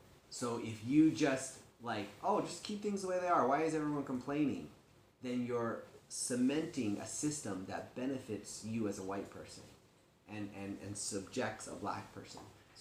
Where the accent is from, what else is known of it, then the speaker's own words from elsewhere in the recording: United States; But my experience growing up in America is definitely a white man.